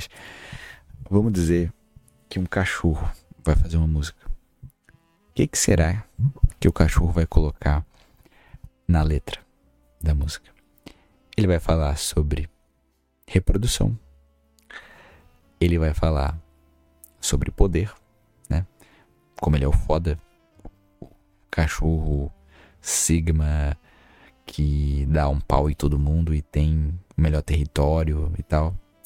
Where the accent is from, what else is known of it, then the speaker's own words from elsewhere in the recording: Brazil; sou brasileiro, sem nenhum tipo de orgulho, só nasci aqui contra a minha vontade